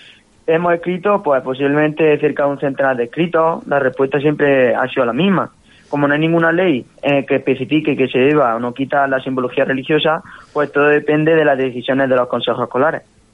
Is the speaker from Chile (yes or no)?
no; Dos Torres, Andalusia, Spain; de mi pueblo, de Dos Torres, me encontré simbología religiosa en todas las aulas